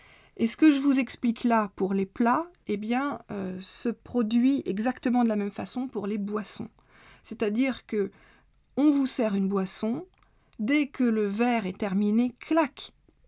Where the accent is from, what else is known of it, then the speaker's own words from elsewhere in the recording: Paris, Île-de-France, France; now in Czech Republic; Bon, il est vrai que je suis de Paris.